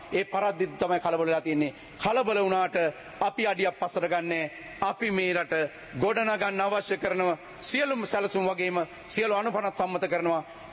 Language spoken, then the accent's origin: Sinhala; Middeniya, Southern Province, Sri Lanka; මම මිද්දණියේ මන්ත්‍රීවරයා මම මිද්දණිය මගේ ගම